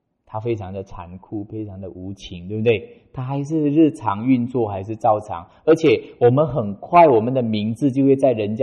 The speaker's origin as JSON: {"language": "Chinese", "country": "Malaysia", "said": "我们马来西亚人"}